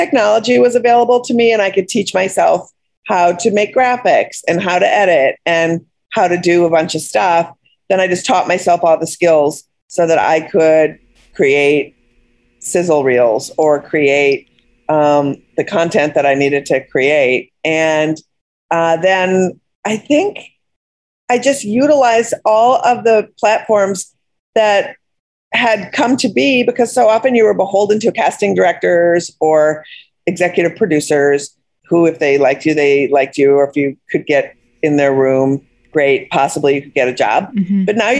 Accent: Minneapolis, Minnesota, United States; And I think because I grew up in Minneapolis and I didn't have one of those sort of like mean girls high schools.

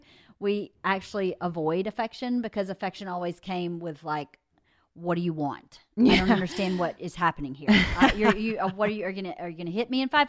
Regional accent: the South, United States; because I grew up in the South, this is normal to me.

